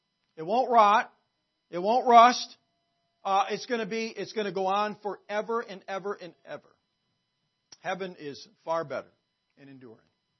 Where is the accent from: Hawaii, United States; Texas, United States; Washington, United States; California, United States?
Washington, United States; Moses Lake; born there; I was born in the state of Washington, Moses Lake, Washington. I wasn't born in a lake. I was born in the city of Moses Lake.